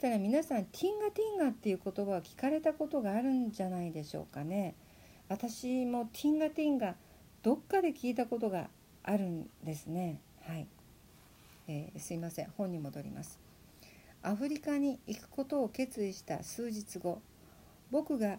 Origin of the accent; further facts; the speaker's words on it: Kyoto, Japan; born there; 28歳の6月のことでした。僕は1986年に京都で生まれました。